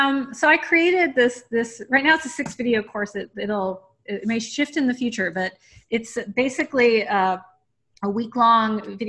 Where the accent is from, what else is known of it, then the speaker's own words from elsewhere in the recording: Mississippi, United States; I came from a place, I had some really dear friends growing up in Mississippi